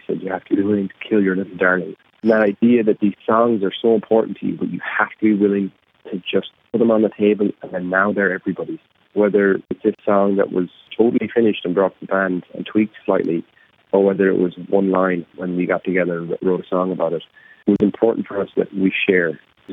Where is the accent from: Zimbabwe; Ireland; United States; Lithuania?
Ireland; We're Irish people playing Irish music. We grew up playing Irish music.